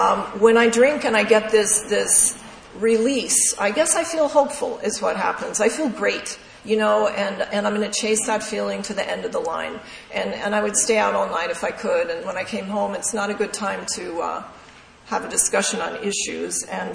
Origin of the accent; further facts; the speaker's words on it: Montana, United States; I'm from Montana. I know a shotgun when I see one.